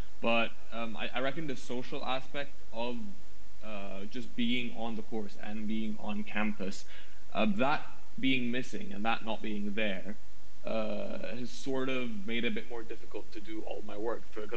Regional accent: Egypt; English is a second language; I'm a third year computer science student. I'm from Egypt.

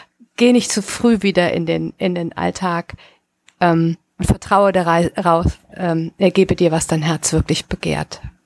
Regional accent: Rhineland, Germany; Um es mal als Rheinländerin zu sagen, ja?

